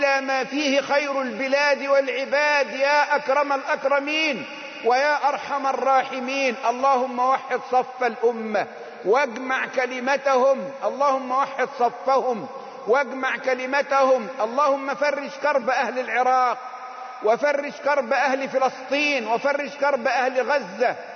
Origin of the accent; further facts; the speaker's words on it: Egypt; بلدنا مصر